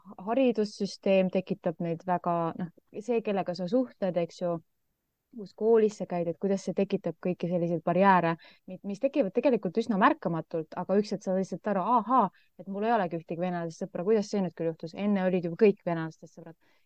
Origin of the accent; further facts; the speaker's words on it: Tallinn, Harju County, Estonia; ma olen tallinlane. Ja. Mul ei ole probleemi elada kuskil mujal, aga Lasnamägi kuidagi praegu veel hoiab mind enda kütkes